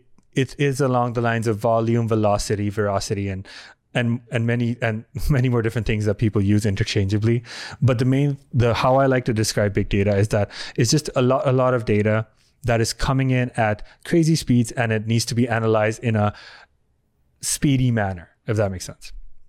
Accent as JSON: {"language": "English", "country": "India", "moved": "yes", "said": "where I'm originally from, India, human trafficking is a huge deal there as well."}